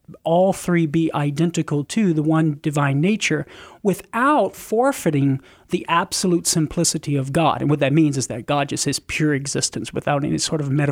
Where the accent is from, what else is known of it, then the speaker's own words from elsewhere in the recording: Marietta, Louisiana, United States; now in San Diego, United States; all of the Catholic churches here in San Diego and in my hometown in Marietta, back in Louisiana.